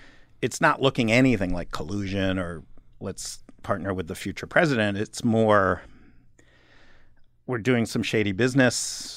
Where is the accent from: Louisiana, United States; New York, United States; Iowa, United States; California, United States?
New York, United States; just as a kid growing up in New York